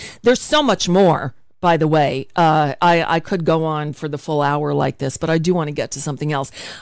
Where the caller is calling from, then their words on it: Florida, United States; I come to you from South Florida, where we have this governor.